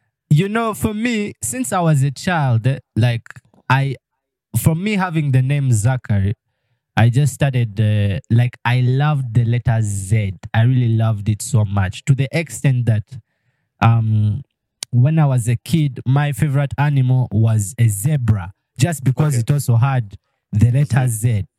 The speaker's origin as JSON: {"language": "English", "town": "Kampala", "region": "Central Region", "country": "Uganda", "tie": "born or raised there", "said": "but for me, I grew up here in Kampala, like, my whole life, since I was a child, you know."}